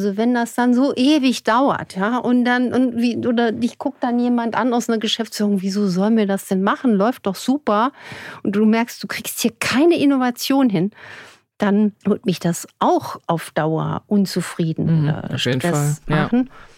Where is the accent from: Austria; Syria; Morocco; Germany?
Germany; Saarland; wir kommen ja aus dem Saarland